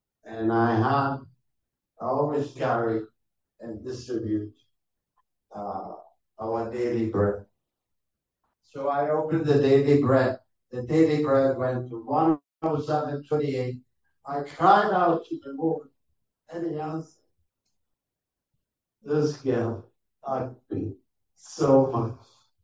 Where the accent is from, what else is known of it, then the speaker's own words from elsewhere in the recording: Ghana; moved away; I'm from Ghana, by the way. I was born, went to school there, and it's a long time since I be among my own people. I grew up with that.